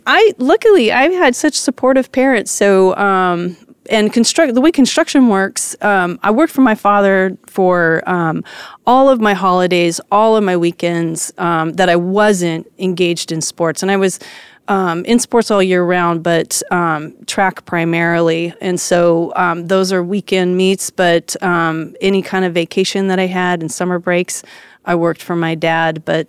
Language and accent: English; California, United States; So I grew up all around Southern California.